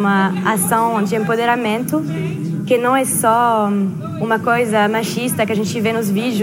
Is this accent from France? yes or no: yes; France; Portuguese is a second language; moved away as an adult; now in Rio de Janeiro, Brazil; sou da França. Moro no Rio há 3 anos